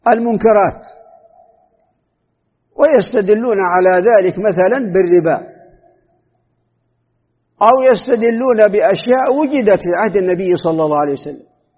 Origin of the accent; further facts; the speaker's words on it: Saudi Arabia; لقد كانت بلادنا المملكة العربية السعودية برهة من الزمن